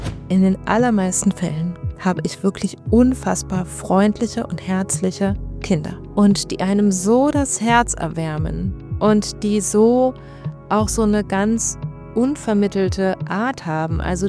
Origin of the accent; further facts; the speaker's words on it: Marburg, Hesse, Germany; also born or lived in Berlin; jetzt in der Marburger Ecke bin. Das ist tatsächlich meine Heimat und ich wusste schon, irgendwann geht's wieder zurück.